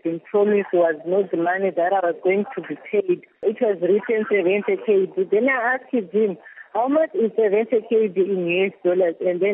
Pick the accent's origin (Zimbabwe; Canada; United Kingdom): Zimbabwe; moved away as an adult; now in Kuwait; I came from Zimbabwe to Kuwait.